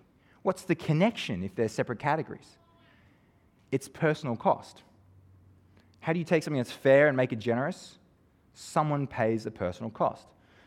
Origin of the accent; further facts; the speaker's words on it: Gympie, Queensland, Australia; I grew up in Gympie, and it's a lot of fruit picking there.